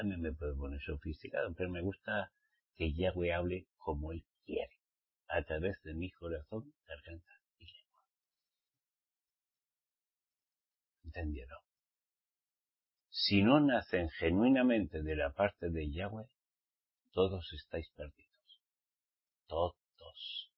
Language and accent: Spanish; Spain; Yo soy un español, te hablo.